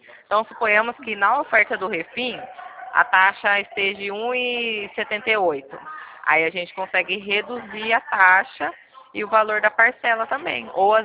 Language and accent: Portuguese; Pirassununga, São Paulo, Brazil; Sou do interior de São Paulo, Pirassununga.